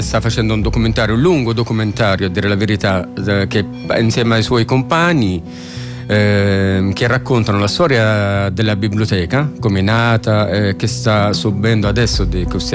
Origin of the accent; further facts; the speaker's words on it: Yemen; Italian is a second language; also born or lived in Saudi Arabia; now in Rome, Italy; Sono nato in Arabia Saudita, sono dello Yemen.